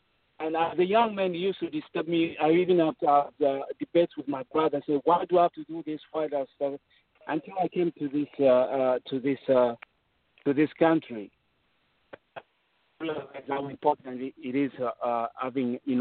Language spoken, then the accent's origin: English; Mufulira, Copperbelt, Zambia; I grew up in Mufulira and I attended Eastry Primary School.